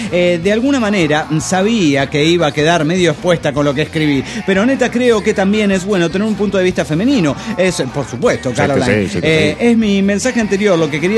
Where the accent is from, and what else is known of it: Mexico City, Mexico; born or raised there; now in San Felipe del Progreso, Mexico